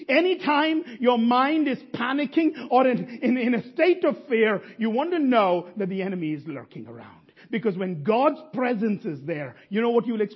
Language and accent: English; India; Think of, I'm an Indian man, and by 30 you should get married as a boy.